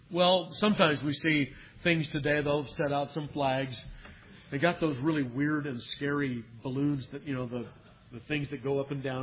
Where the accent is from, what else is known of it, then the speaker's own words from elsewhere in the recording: California, United States; Maybe that's because I was from Southern California. There was more smog and the light was, you know, you could see it more in the sky.